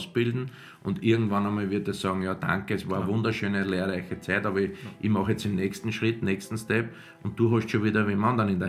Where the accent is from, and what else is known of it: Austria